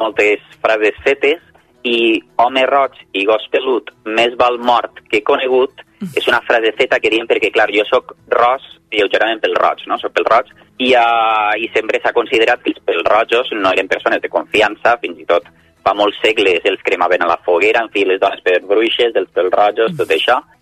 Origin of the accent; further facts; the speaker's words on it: Valencia, Valencian Community, Spain; born there; Llavors, com que m'agrada el meu barri perquè he nascut aquí